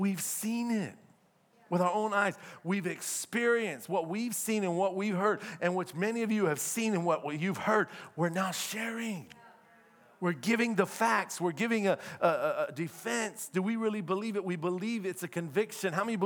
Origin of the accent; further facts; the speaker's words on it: East Coast, United States; now in Orange County, United States; We don't have a lot of that in Orange County, but I grew up on the East Coast.